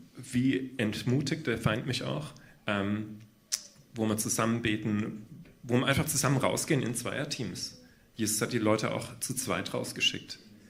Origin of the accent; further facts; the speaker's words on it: Fürth, Bavaria, Germany; now in Augsburg, Germany; Ich lebe erst seit 2 Jahren in Augsburg. Ich komme ursprünglich aus Fürth bei Nürnberg und komme da aus einer landeskirchlichen Gemeinschaft